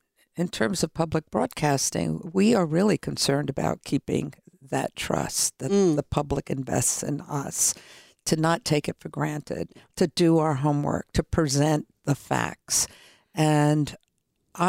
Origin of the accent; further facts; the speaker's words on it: Brooklyn, New York, United States; you know I come from Brooklyn, New York.